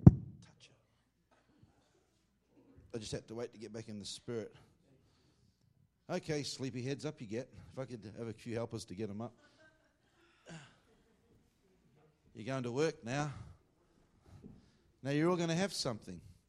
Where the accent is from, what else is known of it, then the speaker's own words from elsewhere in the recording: Australia; That's what I think a fever is to me as an Australian.